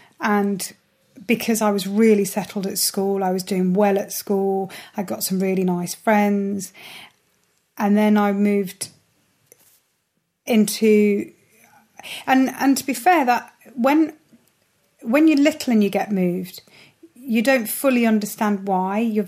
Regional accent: Nottingham, East Midlands, United Kingdom; moved away as an adult; Where are you from? From Nottingham. I didn't say I'm from England. I wouldn't say I'm from the UK, you know, Great Britain. I'm from, where are you from? Nottingham.

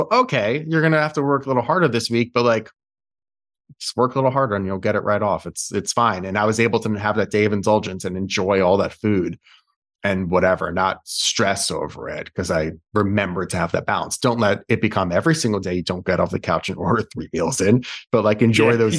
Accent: New York City, New York, United States; I'm not Israeli. I didn't grow up with that food. And even saying I grew up on Jewish food is like, I grew up in New York City food

